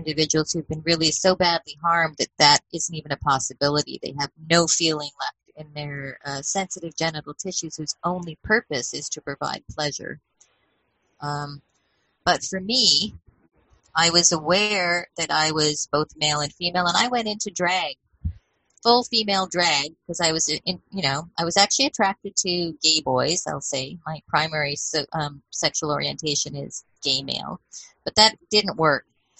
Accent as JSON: {"language": "English", "town": "Edmonton", "region": "Alberta", "country": "Canada", "tie": "born or raised there", "said": "I remember growing up in Edmonton, even as a teenager, so that would have been, you know, in the late 70s and 80s"}